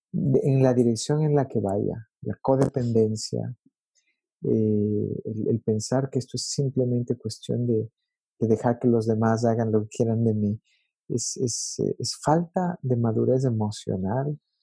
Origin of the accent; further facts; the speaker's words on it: Ecuador; Y uno de pronto se da cuenta que yo tengo que lidiar, yo vengo de Ecuador, ¿verdad?